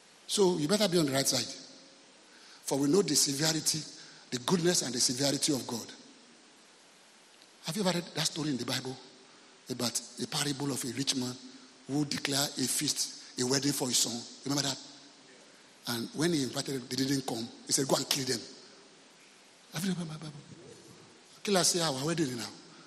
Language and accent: English; Lagos, Nigeria; When I was growing up in Lagos